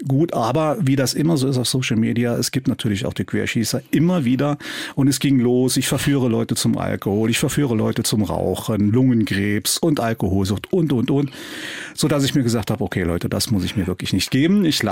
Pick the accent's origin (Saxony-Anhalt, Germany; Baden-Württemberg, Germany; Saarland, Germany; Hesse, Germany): Saarland, Germany; Saarlouis; Ich komme ja aus Saarlouis, Stadtteil Roden. Das liegt relativ nah an der Dillinger Hütte.